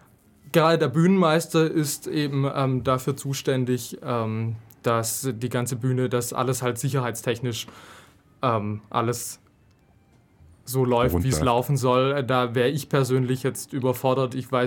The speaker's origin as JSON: {"language": "German", "region": "Baden-Württemberg", "country": "Germany", "said": "also ich komme aus der Gegend von Heilbronn, was ja jetzt nicht so weit weg ist."}